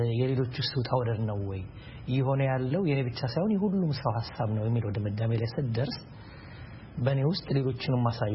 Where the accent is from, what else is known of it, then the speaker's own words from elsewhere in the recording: Addis Ababa, Ethiopia; እንግዲህ ያው እኛ ተወልጄ ያደኩት በአዲስ አበባ በተለምዶ ፈረንሳይ ለጋሲዮን አካባቢ ባልቦታ ነው። በኑሮ አንስተኛ ከሚባሉ ቤተሰቦች ነው የተወለድኩት። የወታደር ልጅ ነኝ።